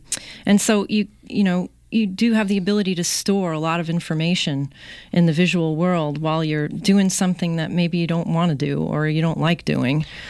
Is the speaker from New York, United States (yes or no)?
no; Jersey City, New Jersey, United States; moved away; No, I'm from Jersey City.